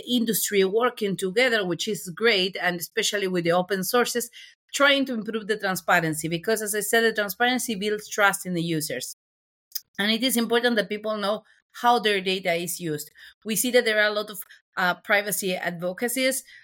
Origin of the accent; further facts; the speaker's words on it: Argentina; moved away; I'm originally from Argentina myself